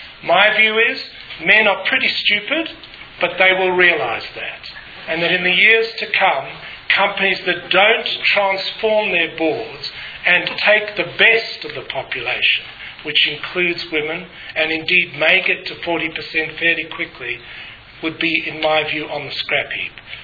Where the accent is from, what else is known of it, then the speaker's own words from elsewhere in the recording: Australia; not because I'm Australian.